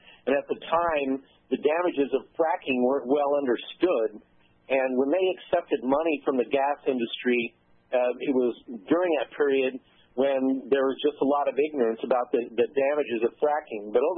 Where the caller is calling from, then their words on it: Overland Park, Kansas, United States; from Overland Park.